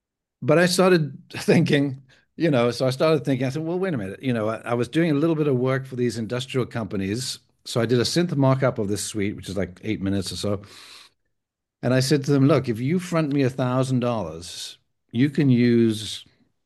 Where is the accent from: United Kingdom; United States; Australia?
United Kingdom; England; also born or lived in France / South Africa; I was born in England, grew up in England, France, and South Africa. So when we were in France, which was from age 5 to 10